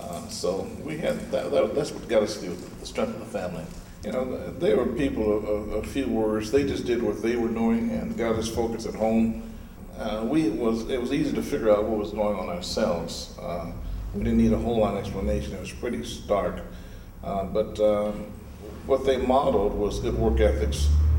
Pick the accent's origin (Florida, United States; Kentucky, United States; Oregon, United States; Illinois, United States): Oregon, United States; Portland; I was born and raised in Portland. My parents came from Arkansas